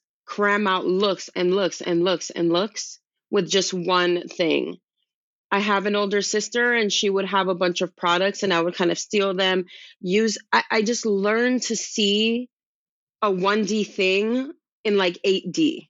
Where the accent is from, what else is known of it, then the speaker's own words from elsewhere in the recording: New York, United States; the stigma that I myself had towards it growing up in Washington Heights with drug dealers on my block.